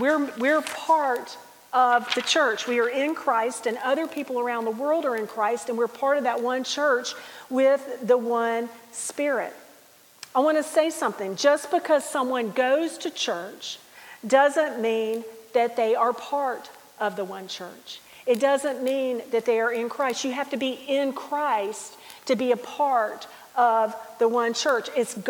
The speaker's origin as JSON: {"language": "English", "country": "United States", "moved": "as an adult", "said": "So being an American woman going over to India to talk about Jesus is not exactly the most popular place to be. And there were times that we did not feel safe just because we were women or just because we were American."}